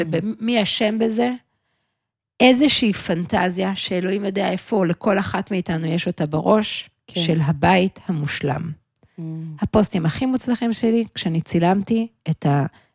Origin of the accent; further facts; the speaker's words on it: Tel Aviv, Tel Aviv District, Israel; ככה גדלתי גם בתל אביב